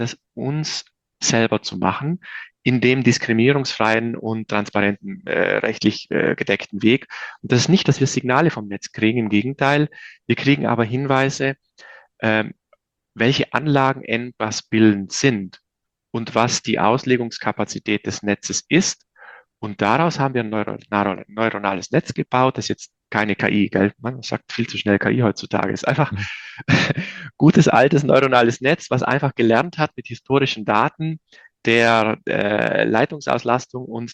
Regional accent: South Tyrol, Italy; now in Munich, Germany; Ich bin ja aus Südtirol, also im Bergbauerndorf.

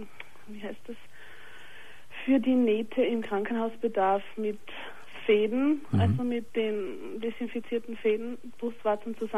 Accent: Austria; Bei uns in Österreich ist es noch immer tabu.

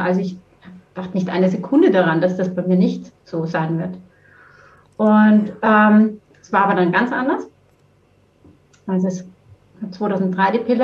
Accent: Vienna, Austria; moved away as an adult; now in Heimenkirch, Germany; Ich komme ursprünglich aus Wien, bin in Wien geboren und aufgewachsen und bin dann über die Liebe nach Deutschland gekommen vor über 20 Jahren und wohne jetzt und wirke und arbeite im Allgäu, also ganz im Süden von Deutschland, in Heimenkirch.

